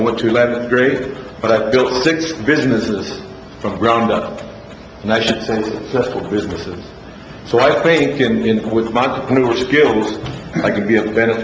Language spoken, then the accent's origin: English; Othello, Washington, United States; also born or lived in Portland; I've lived here in Othello for 52 years. I was born in Portland, shortly moved into Othello